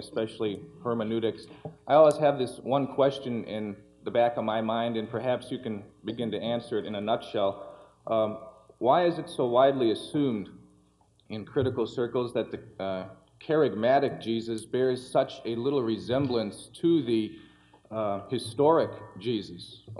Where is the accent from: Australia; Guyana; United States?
United States; Monroe, Wisconsin; By the way … from Monroe, Wisconsin.